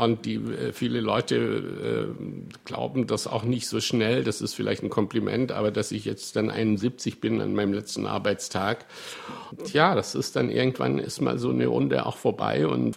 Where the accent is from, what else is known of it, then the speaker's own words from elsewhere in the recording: Southern Germany, Germany; ich komme ja aus Süddeutschland.